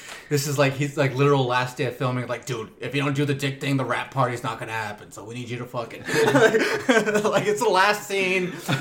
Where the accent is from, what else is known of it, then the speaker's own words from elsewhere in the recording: California, United States; I grew up in the Inland Empire, right? They were always a decade behind everybody.